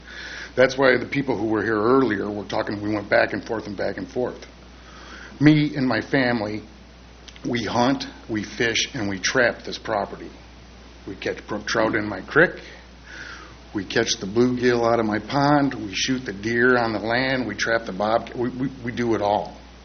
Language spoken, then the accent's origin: English; United States; As an American, I think everything has just fallen apart